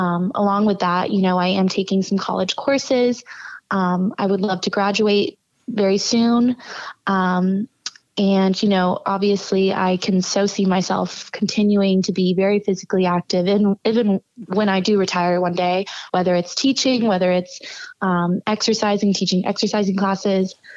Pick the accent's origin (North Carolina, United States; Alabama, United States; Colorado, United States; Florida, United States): Alabama, United States; I love to say that I'm still from Alabama, and those are my roots, and I'm very proud of them.